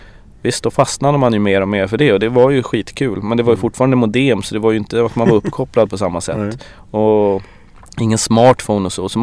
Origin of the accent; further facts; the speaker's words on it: Åsele, Västerbotten County, Sweden; Alltså jag är så glad att jag har vuxit upp i Åsele ändå.